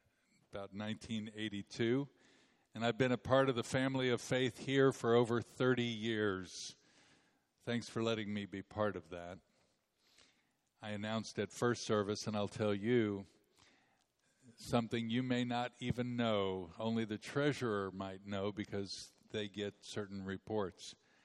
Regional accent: Kansas City, Missouri, United States; I grew up in Kansas City, graduated high school in 1969.

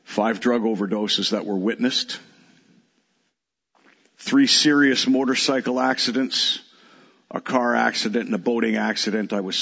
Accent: London, Ontario, Canada; born there; I was born in London, Ontario, the day

